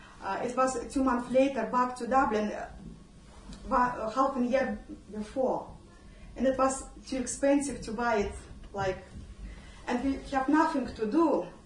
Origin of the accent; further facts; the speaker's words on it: Ukraine; born there; English is a second language; In 2007, just I was born in Ukraine and my dad lived in Ukraine or my mom lived in Moscow.